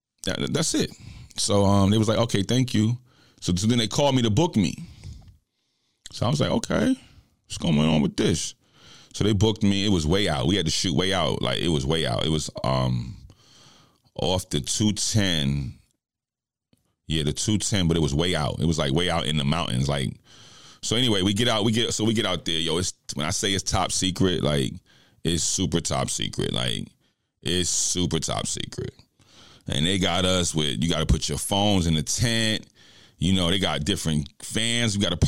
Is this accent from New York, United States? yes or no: yes; New York, United States; You know, I'm from New York. You already know what it is.